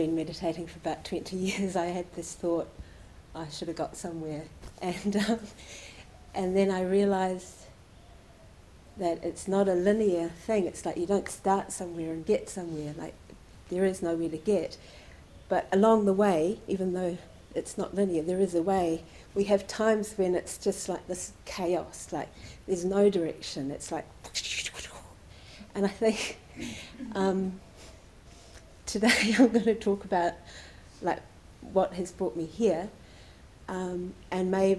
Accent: New Zealand; So, I'm from New Zealand, so I'm aware that I have an accent

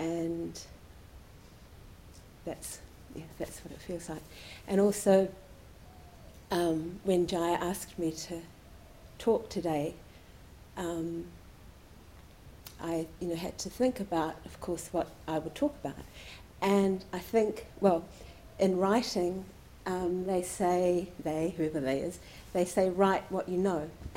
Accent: New Zealand; So, I'm from New Zealand, so I'm aware that I have an accent

